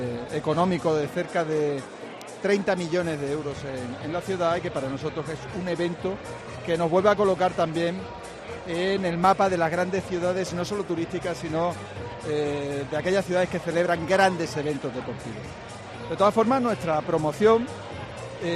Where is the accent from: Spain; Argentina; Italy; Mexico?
Spain; los españoles como españoles nos perjudicamos a nosotros mismos